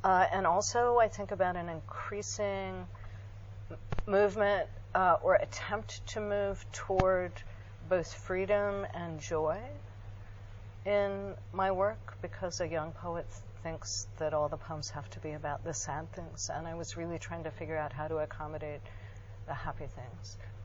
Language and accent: English; Salt Lake City, Utah, United States; sometimes in my hometown of Salt Lake City